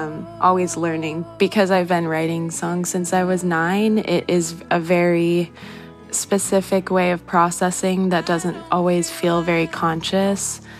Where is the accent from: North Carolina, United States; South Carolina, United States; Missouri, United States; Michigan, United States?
North Carolina, United States; Spruce Pine; I grew up in Spruce Pine mostly. I definitely didn't love it there. It was very small and close-minded.